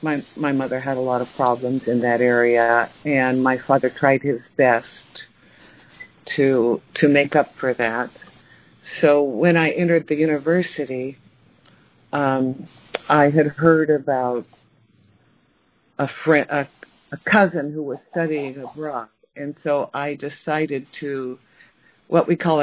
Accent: Los Angeles, California, United States; born there; So I was born in Los Angeles in the 40s, in the 1940s, and I have three sisters and a brother

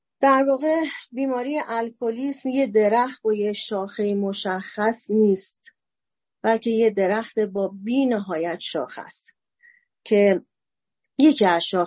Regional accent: Mashhad, Razavi Khorasan, Iran; در ضمن من اهل کرمانشاه نیستم متاسفانه و حالا خوشبختانه اهل مشهد هستم

